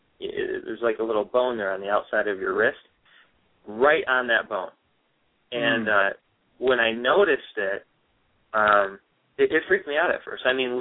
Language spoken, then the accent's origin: English; Michigan, United States; I'm from Michigan, and we don't really have brown recluse around here.